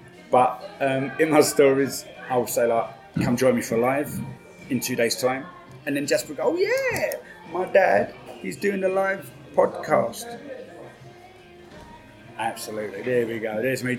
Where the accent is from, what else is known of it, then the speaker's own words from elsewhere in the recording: England, United Kingdom; And as I said to Roy, that's how they know that we're English